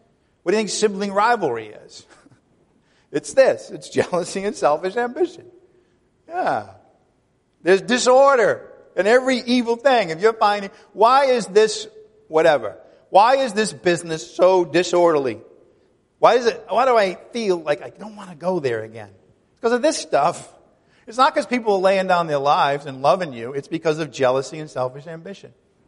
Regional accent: Ireland; Hey, I'm Irish. Our feuds last a long time.

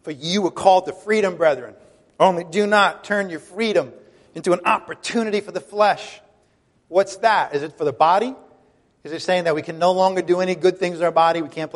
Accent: Ireland; and I'm Irish, so maybe this is not an unreasonable thing to say

